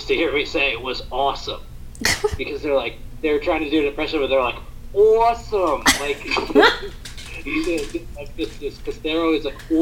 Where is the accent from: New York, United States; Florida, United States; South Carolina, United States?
Florida, United States; accent: southern; my accent, there's like a big twinge of southernness. I'll say things like y'all and everything. But, you know, I'm from Florida. I don't really have much of an accent.